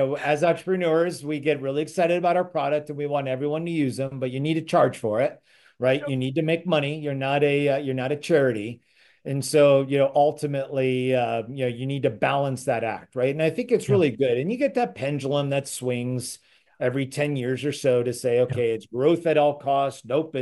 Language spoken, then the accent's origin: English; California, United States; I'm originally from California. We've got great values in California.